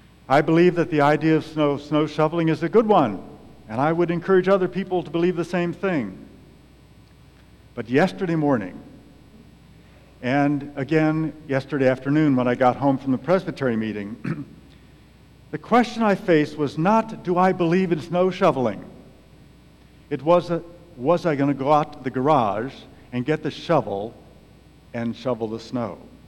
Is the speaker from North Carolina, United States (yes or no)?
no; Minneapolis, Minnesota, United States; born there; Now, my father grew up in Wisconsin, and I was born in Minneapolis. So I come from a heritage of people who shovel snow.